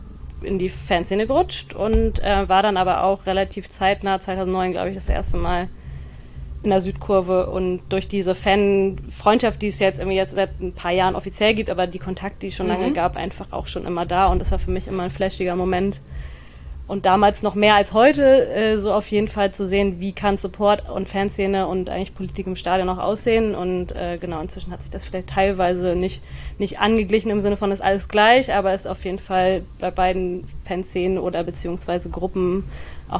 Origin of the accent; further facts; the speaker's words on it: Bremen, Germany; ich komme ursprünglich aus Bremen